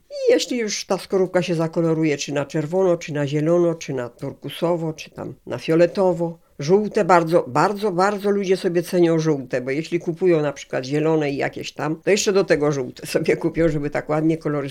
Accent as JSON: {"language": "Polish", "region": "Lublin Voivodeship", "country": "Poland", "said": "Ja pochodzę z Lubelszczyzny, to można nazwać, że to wzory lubelskie."}